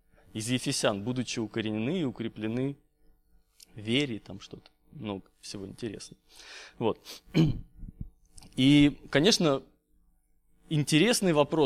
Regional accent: Kazakhstan; moved away; я сам вырос в Казахстане, и у нас там как-то с деревьями было туго, все до степи, степь кругом.

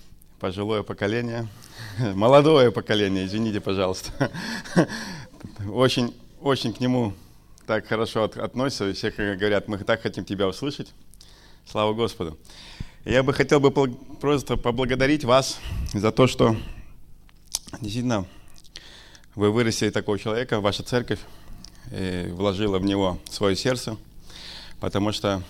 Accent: Jelgava, Latvia; now in England, United Kingdom; Я сам из Латвии, из города Илгавы.

